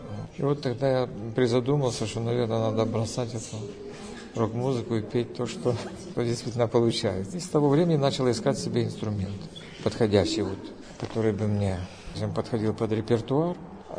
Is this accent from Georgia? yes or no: no; Western Ukraine, Ukraine; also born or lived in Adygea, Russia; И вот уже с 2 лет я живу на Западной Украине.